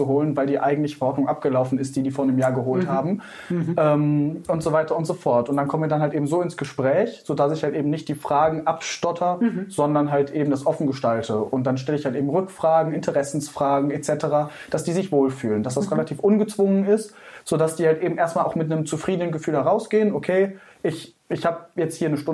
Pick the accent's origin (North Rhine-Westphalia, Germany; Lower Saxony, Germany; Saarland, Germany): North Rhine-Westphalia, Germany; Düsseldorf; ich komme tatsächlich aus Düsseldorf und arbeite in Duisburg